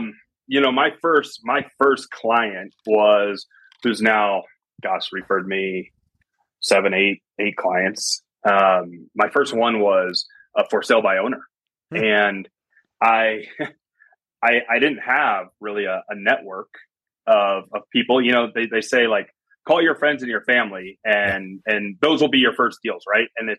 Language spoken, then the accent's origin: English; California, United States; I moved out from Northern California out here. You know, if somebody back in from my hometown said, you know … would be selling luxury real estate one day